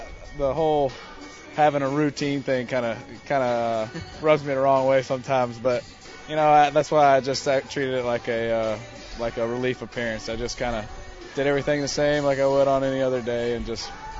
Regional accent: Prattville, Alabama, United States; Like, I grew up in Prattville. You grew up with the same guys since you're, you know, four.

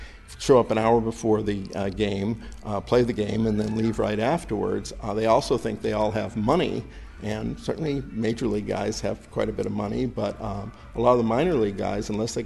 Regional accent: Phoenix, Arizona, United States; born there; I went back to the state of Arizona. I was born in Phoenix, and after 4 years in Boston in the cold, I decided I need to get back to the desert

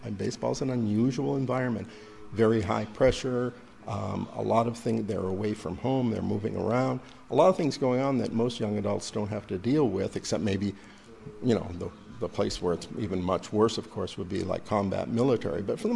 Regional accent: Phoenix, Arizona, United States; born there; I went back to the state of Arizona. I was born in Phoenix, and after 4 years in Boston in the cold, I decided I need to get back to the desert

